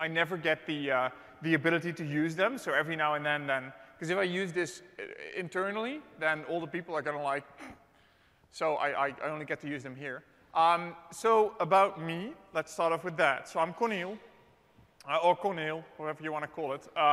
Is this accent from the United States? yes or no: no; Netherlands; English is a second language; So I'm from the Netherlands.